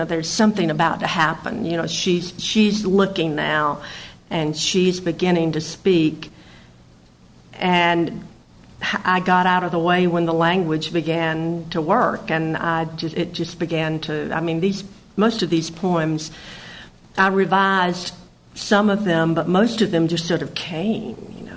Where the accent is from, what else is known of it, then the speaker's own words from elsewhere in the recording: Georgia, United States; I'd been writing poems about growing up in Southwest Georgia and dealing, working with that landscape